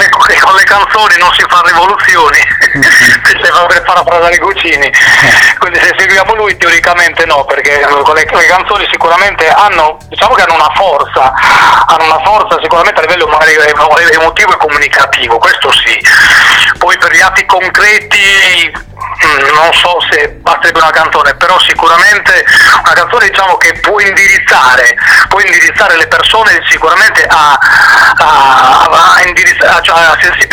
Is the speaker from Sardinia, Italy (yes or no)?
yes; Sardinia, Italy; essendo sardo, diciamo, l'attaccamento alla mia terra